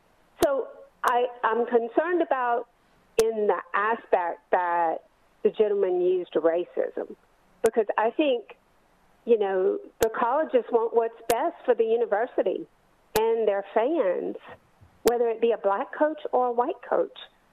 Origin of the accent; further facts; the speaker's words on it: Louisiana, United States; And I grew up in South Louisiana in the 60s.